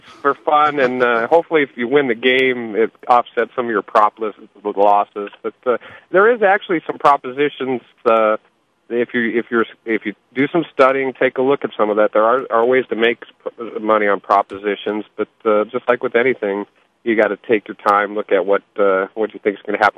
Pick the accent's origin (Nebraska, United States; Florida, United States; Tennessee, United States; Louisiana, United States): Nebraska, United States; But growing up in Nebraska, you don't really follow a pro team, so it's a little different attitude from where we're from.